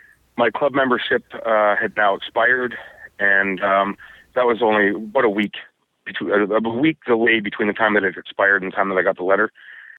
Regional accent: Scarborough, Ontario, Canada; born there; also born or lived in Windsor / Detroit; now in Drummondville, Canada; I'm originally from, I was born in Scarborough, Ontario, moved down to Windsor, Ontario, where I lived for many years, and then actually almost married an American girl on the Detroit side. Lived in Detroit for a little while, and then moved from Detroit and ended up in Drummondville, Quebec.

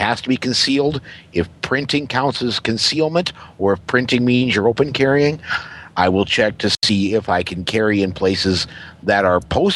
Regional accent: South Dakota, United States; Let's say I'm going to be starting in my home state of South Dakota, and I'm going to travel through to Texas.

